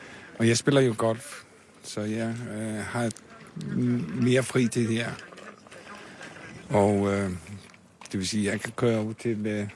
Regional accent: Iceland; Danish is a second language; now in Denmark; Island. Jeg kom fra Island. Men har boet i Danmark i 24 år.

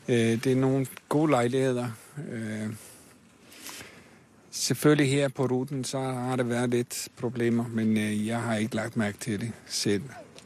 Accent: Iceland; Danish is a second language; now in Denmark; Island. Jeg kom fra Island. Men har boet i Danmark i 24 år.

